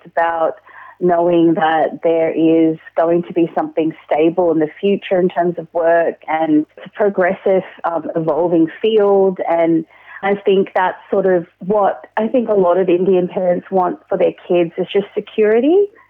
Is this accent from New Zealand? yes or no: yes; New Zealand; born there; Well, I was born in New Zealand, but my mother is from Bangalore, South India, and then she also grew up in Chennai.